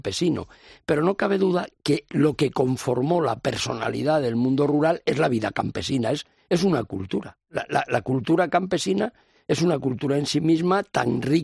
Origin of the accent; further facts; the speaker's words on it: Madrid, Community of Madrid, Spain; Como yo soy un madrileño, como buena parte de los madrileños, hijo o nieto de migrantes, y además de lugares muy dispares de España